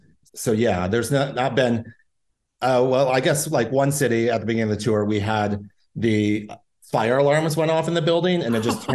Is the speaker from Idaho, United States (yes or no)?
no; St. Johns, Michigan, United States; I mean, I grew up in St. John's.